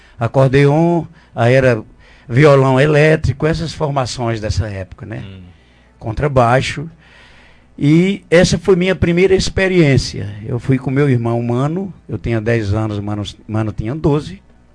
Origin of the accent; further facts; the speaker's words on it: Carnaíba, Pernambuco, Brazil; also born or lived in Arcoverde; porque eu saí de Carnaíba, antes de ir para São Paulo, eu rodei também por aqui.